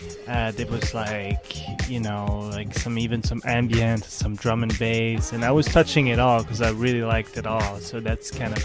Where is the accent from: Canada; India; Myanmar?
Canada; Montreal, Quebec; now in San Francisco, United States; I'm from Montreal, but I currently live in San Francisco.